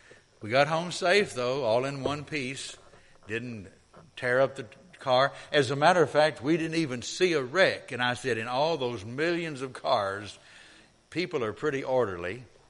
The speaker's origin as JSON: {"language": "English", "town": "Decatur", "country": "United States", "tie": "born or raised there", "said": "next year we'll be back in my hometown of Decatur for the reunion."}